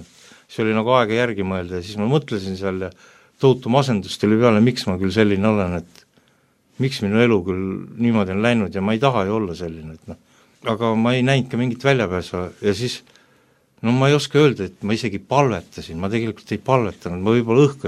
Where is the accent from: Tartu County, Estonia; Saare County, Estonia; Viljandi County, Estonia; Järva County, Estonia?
Tartu County, Estonia; Tartu; Sündsin, kasvasin Tartus, Annelinnas, peres, kus ei olnud kristlasi nii-öelda